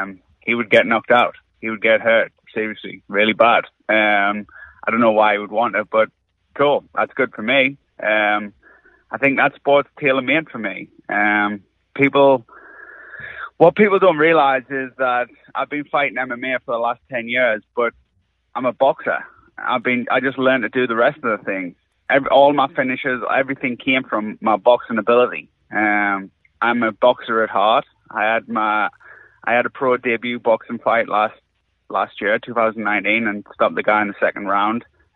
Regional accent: England, United Kingdom; now in Central Coast, Australia; Obviously, originally I'm from England.

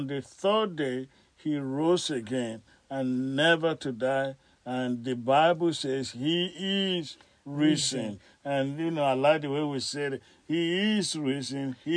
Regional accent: Nigeria; And I know where I grew up in Nigeria

